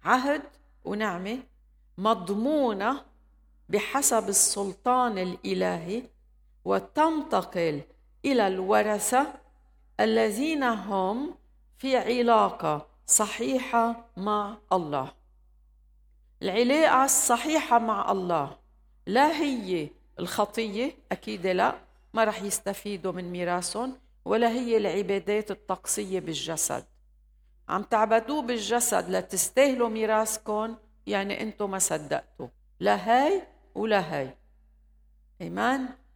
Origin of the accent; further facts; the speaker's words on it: Lebanon; هوية، أنا من لبنان